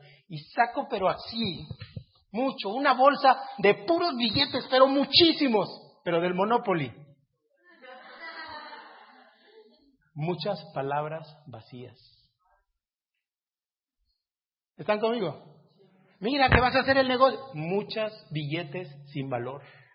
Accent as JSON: {"language": "Spanish", "country": "Mexico", "said": "¿Y tú de dónde eres? Yo, pues, soy mexicano."}